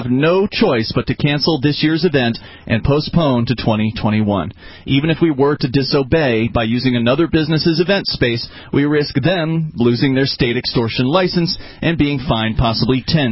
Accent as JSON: {"language": "English", "region": "Florida", "country": "United States", "said": "Like, I'm from Florida, so heat doesn't really bother me that much"}